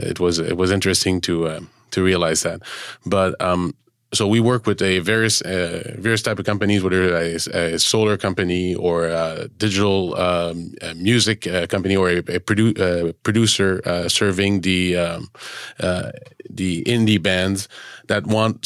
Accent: Montreal, Quebec, Canada; and I'm Canadian, French Canadian, as you mentioned earlier, I'm from Montreal, so that's where I started my career after school

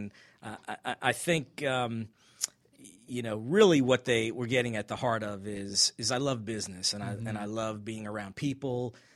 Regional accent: Long Island, New York, United States; I grew up in New York, in Long Island, New York.

